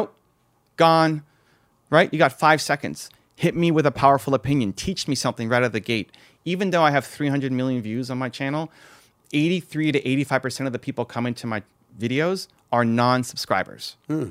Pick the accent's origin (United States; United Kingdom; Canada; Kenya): Canada; Toronto, Ontario; So I'm from Toronto.